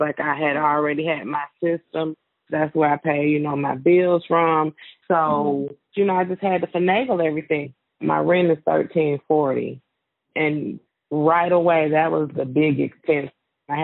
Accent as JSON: {"language": "English", "region": "Illinois", "country": "United States", "moved": "as an adult", "said": "No, I'm from Illinois. So I moved to Georgia about 15 years ago."}